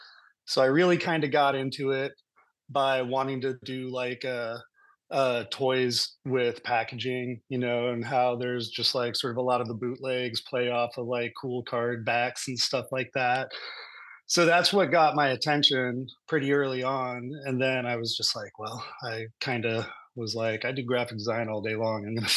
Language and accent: English; Texas, United States; But I grew up in Texas and had Southwest Native American influences all around me.